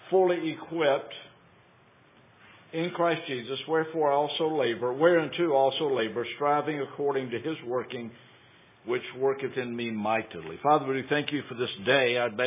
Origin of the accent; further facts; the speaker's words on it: the South, United States; I'm from the South. I slur my words. I talk fast.